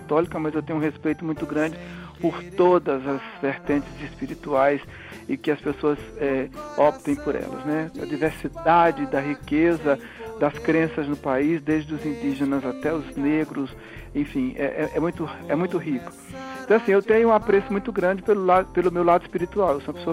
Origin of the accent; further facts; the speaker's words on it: Juazeiro do Norte, Ceará, Brazil; born there; Eu nasci em Juazeiro do Norte, na terra do Padre Cícero, né? De família católica, nunca fomos aquela família católica beata, de igreja